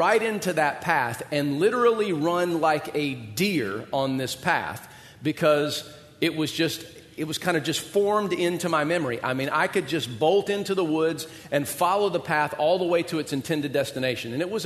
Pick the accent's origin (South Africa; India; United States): United States; Georgia; I grew up in Georgia, as most of you guys know, and a few hundred yards from our house was this wooded creek area that we loved to go and play in.